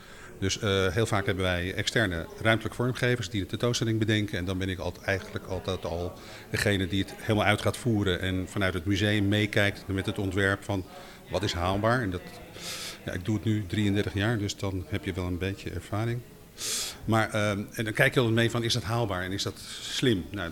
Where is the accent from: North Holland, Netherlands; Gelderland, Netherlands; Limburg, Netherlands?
North Holland, Netherlands; Amsterdam; En als Amsterdammer is dat heel leuk om dat te zien.